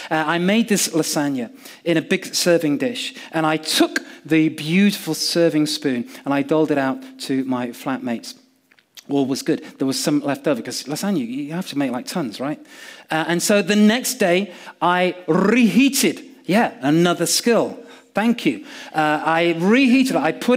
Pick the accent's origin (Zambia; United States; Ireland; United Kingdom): United Kingdom; Yorkshire and the Humber; Our family, that side, we're all from Yorkshire.